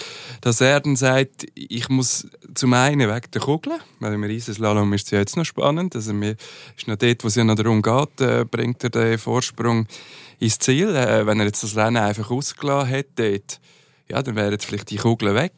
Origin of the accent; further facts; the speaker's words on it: Switzerland; wir sind erfolgsverwöhnt mit beiden Sportlern als Schweizer Sportfans